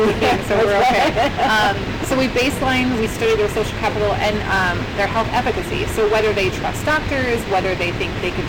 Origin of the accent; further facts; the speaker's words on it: California, United States; I married a North Dakotan. I'm a Californian